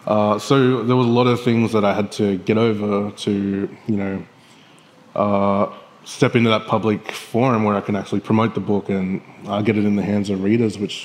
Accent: Bega, New South Wales, Australia; Sure. Bega's a very quiet... if you're a teenager, it's a very boring place to be. There's not a lot to do.

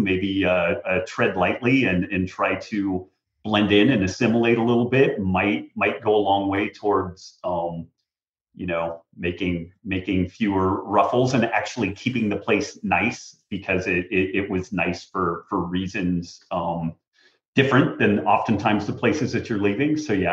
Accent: California, United States; accent: Arkansas drawl; now in Texas, United States; Well, it's funny because I am from Northern California originally, but we've been in Texas coming up on 2 years. And I have a bit of an Arkansas drawl from my mom.

